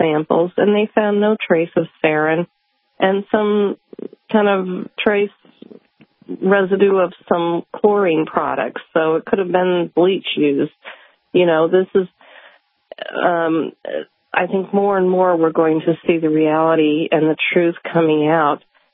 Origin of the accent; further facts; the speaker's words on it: United States; I'm an American citizen.